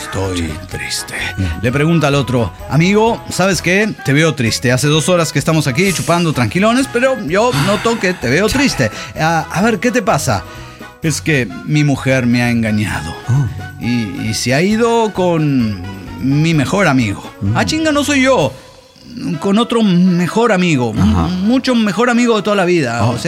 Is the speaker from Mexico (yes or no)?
yes; Mexico City, Mexico; de Ciudad de México.